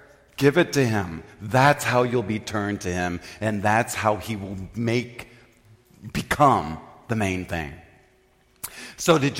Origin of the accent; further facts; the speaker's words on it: Farmington, Missouri, United States; St. Joe's Elementary School, where I grew up in Farmington, Missouri.